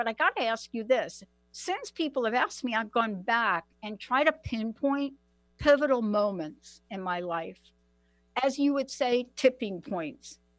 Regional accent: Bronx, New York, United States; I am a girl from the Bronx. Many of you know District 14, AOC, Alexandria Ocasio-Cortez. That's my district, PS14. That's where I grew up.

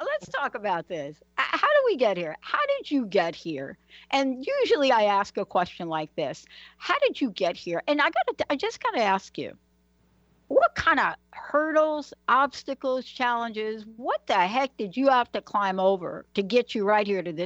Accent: Bronx, New York, United States; You know, look, I'm a girl from the Bronx.

